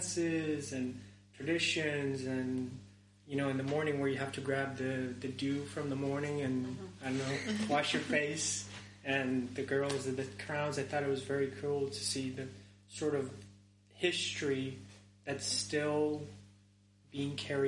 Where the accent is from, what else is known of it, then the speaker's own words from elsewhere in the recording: Brazil; English is a second language; Growing up in Brazil, we do have a community, but I didn't feel that it was so much about traditional stuff